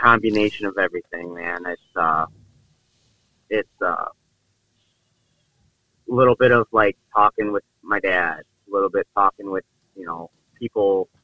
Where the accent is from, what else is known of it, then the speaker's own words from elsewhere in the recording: Port Clinton, Ohio, United States; I was born in Fort Clinton, Ohio. If you look at Ohio, there's a peninsula at the northern part right in the center, and I lived right on that peninsula on Lake Erie.